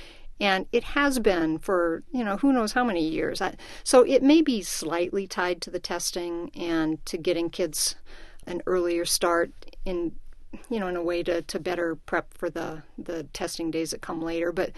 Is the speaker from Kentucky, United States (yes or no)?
no; Iowa, United States; the way it was when I grew up in Iowa, which was, you know, until after Labor Day